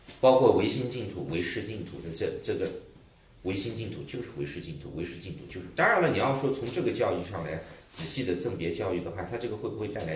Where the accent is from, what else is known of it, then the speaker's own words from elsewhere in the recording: United States; also born or lived in Australia / New Zealand / Hong Kong; now in China; 我是11岁去的美国，11岁在美国上的小学，然后后来去的澳大利亚，后来在新西兰，在香港工作过，后来又回到中国。